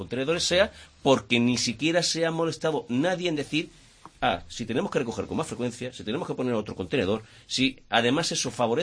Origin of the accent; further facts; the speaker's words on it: Málaga, Andalusia, Spain; yo estoy dispuesto como malagueño a que se pague lo que sea necesario